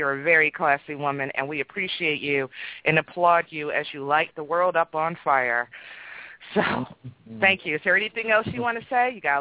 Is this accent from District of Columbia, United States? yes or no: yes; Washington, District of Columbia, United States; You know, I could say to you that I'm from Washington, D.C., but really, really what I'm going to tell you is I'm from Southeast. I'm from Anacostia.